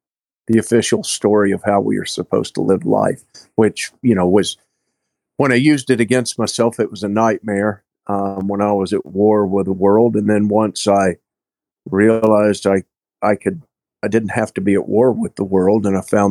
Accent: Jacksonville, Florida, United States; also born or lived in Wyoming; No, I was born in Jacksonville. I grew up at the beach. My family had a ranch in southern Wyoming, so I spent all my summers on a big ranch in southern Wyoming as a kid until I was 12.

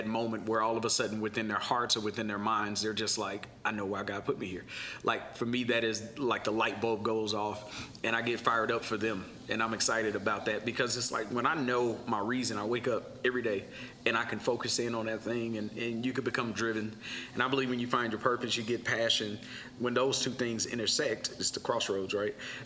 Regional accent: St. Louis, Missouri, United States; now in Texas, United States; Well, originally, my wife and I, we are from St. Louis, Missouri. And had a call from the Lord to move to Texas, and so we did. 2001, we came down here

